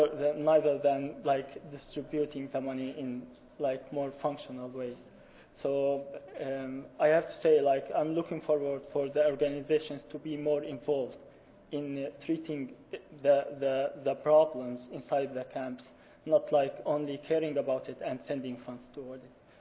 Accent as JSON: {"language": "English", "country": "Syria", "moved": "yes", "lives_now": "United States", "said": "so I came from Syria 2 years ago"}